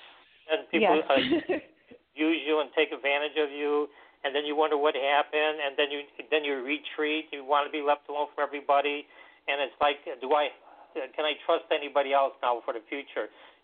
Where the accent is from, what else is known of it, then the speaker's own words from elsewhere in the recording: Chicago, Illinois, United States; A lot of people don't seem to understand that I was born and raised in Chicago.